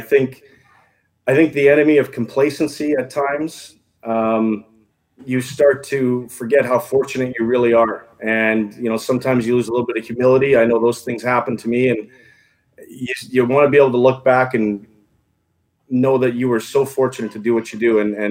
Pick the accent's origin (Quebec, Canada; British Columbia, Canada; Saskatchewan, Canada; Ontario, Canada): Saskatchewan, Canada; I mean, I grew up in Saskatchewan, small town Saskatchewan.